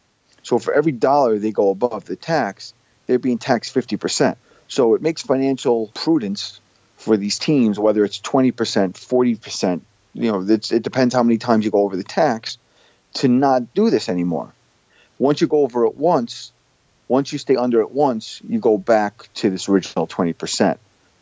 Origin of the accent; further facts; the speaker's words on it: New York, United States; being a New Yorker, that's what the Yankees have been talking about now for a couple of years.